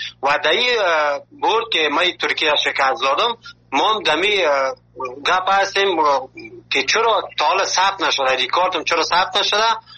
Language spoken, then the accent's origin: Persian; Afghanistan; moved away; ما که اول که از افغانستان آمدیم